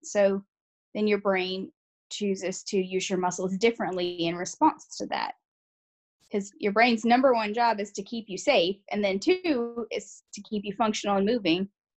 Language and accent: English; Lafayette, Louisiana, United States; now in Texas, United States; I am a Cajun girl from Lafayette, Louisiana, that has found myself in Texas for round two. I've lived all over the South for most of my life